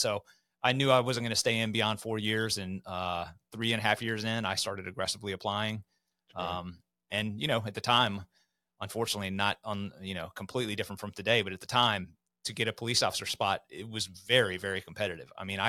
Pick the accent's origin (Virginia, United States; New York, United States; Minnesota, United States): Virginia, United States; I grew up in Northern Virginia.